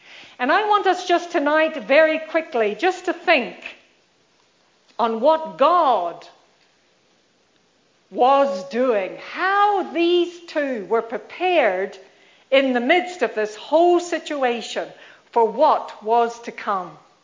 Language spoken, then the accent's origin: English; New Zealand; I grew up in New Zealand, which is well known for its earthquakes. It sits right on the fault line.